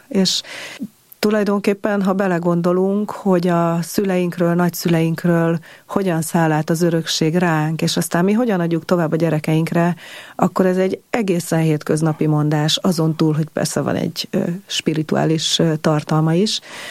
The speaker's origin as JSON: {"language": "Hungarian", "town": "Budafok", "region": "Budapest", "country": "Hungary", "tie": "born or raised there", "said": "Egy csodálatosan szép kertje volt neki Budafokon. Félig ott nőttem fel, laktam is ott, meg hát sokat jártam nyilván a nagyszüleimhez"}